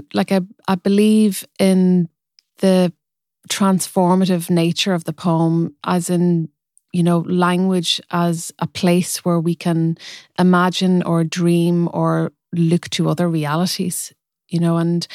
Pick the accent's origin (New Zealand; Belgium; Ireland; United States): Ireland; Ulster; because I grew up in rural Donegal and I grew up in the Gaeltacht.